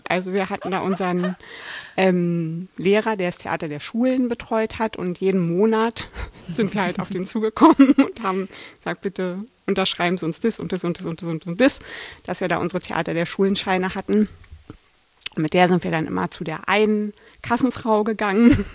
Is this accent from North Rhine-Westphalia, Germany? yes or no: no; Berlin, Germany; ich komme aus Berlin